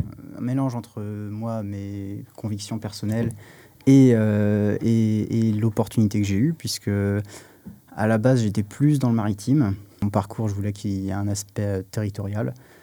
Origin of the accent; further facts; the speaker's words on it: Rennes, Brittany, France; Donc pour le coup, moi, je suis rennais, donc c'est le territoire rennais.